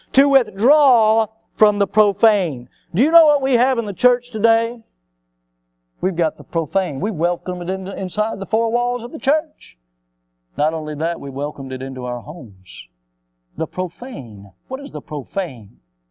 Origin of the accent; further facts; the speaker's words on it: the South, United States; born or raised there